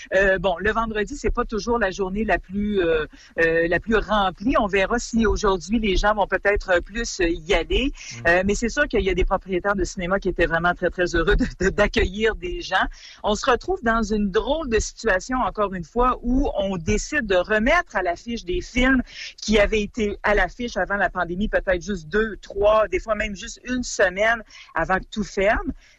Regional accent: Canada; par exemple à Toronto, chez nous au Canada et ailleurs

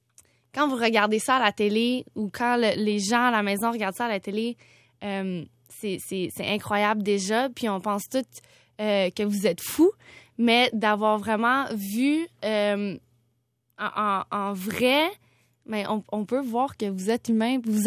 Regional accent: Montreal, Quebec, Canada; Moi, mes parents, ils sont nés ici. Donc, moi, j'ai grandi ici au Canada.

